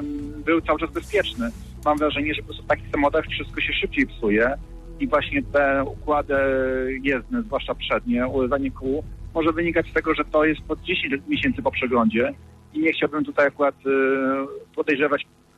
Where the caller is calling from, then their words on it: Łódź, Łódź Voivodeship, Poland; u mnie w Łodzi